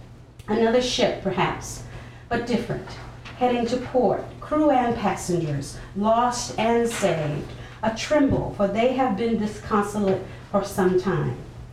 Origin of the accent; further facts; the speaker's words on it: the South, United States; I was raised in the South, so I'm too well raised to ask some of these questions